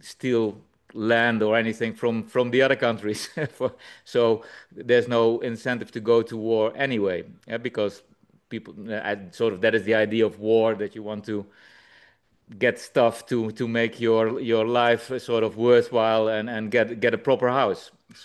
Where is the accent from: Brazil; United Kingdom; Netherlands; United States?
Netherlands; English is a second language; now in Kigali, Rwanda; I'm from the Netherlands. I live in at the moment in Kigali in Rwanda. But I worked all my life in construction, basically in the Netherlands.